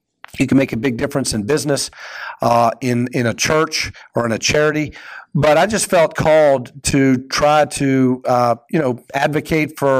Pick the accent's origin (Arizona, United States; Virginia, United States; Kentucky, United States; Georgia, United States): Kentucky, United States; I love Kentucky. I was born and raised in Kentucky. All four of my grandparents were born in central Kentucky.